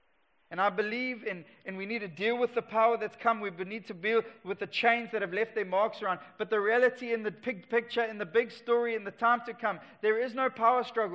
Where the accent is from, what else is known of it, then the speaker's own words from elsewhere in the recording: Durban, KwaZulu-Natal, South Africa; But I come from Durban, where the cockroaches are like small dogs.